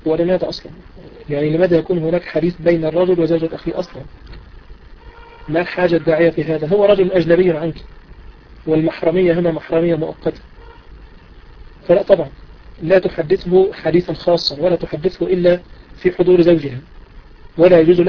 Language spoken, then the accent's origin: Arabic; Egypt; الغالب مثلا عندنا في مصر الغالب أن هذا يعتبر دين وعلى الإنسان أن يرده.